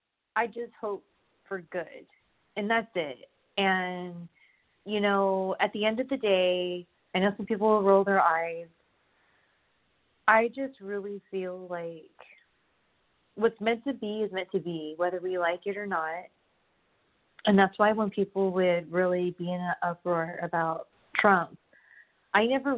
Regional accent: California, United States; and because I grew up in SoCal, at first I was like jaded about it

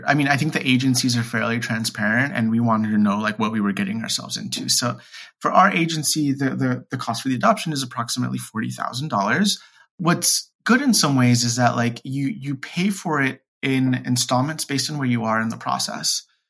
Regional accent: Texas, United States; being a gay man growing up in Texas, like in high school, I was like, oh, I'm never going to be a dad.

